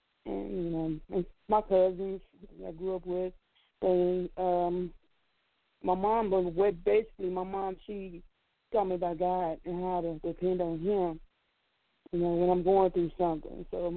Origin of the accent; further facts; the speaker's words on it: Tulsa, Oklahoma, United States; Tulsa. I'm from Tulsa.